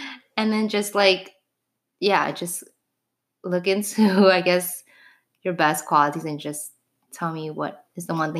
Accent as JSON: {"language": "English", "town": "New York City", "region": "New York", "country": "United States", "tie": "born or raised there", "said": "I grew up in the Lower East Side, and that's like the best neighborhood, but also like so chaotic. It was like where all the bars are at."}